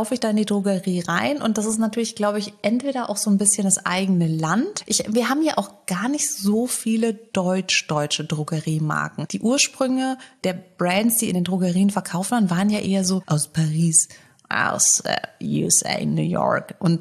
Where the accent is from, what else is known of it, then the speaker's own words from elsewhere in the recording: Frankfurt, Hesse, Germany; Da gab es das Kaufhaus Zinner bei uns in Rödelheim. Jetzt gibt's eine Anekdote, Leute. Und da war … immer in der Kosmetikabteilung.